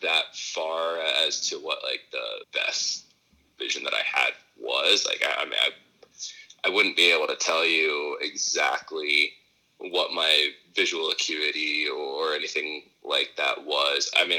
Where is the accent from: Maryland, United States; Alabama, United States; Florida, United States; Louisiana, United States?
Florida, United States; Jacksonville; also born or lived in Chicago; So I was actually born in Chicago, Illinois, but didn't live there long enough to call it home. So I actually grew up in Jacksonville, Florida.